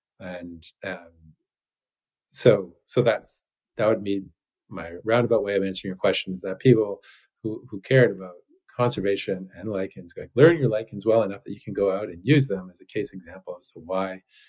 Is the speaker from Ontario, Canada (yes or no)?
yes; Ontario, Canada; But I grew up in Ontario, and that's where I still live.